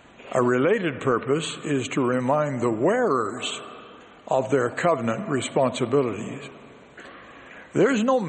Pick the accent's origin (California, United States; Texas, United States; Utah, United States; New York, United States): Utah, United States; born there; When I was born in Utah in 1932, our church membership was only about 700,000, clustered mostly in Utah and nearby states.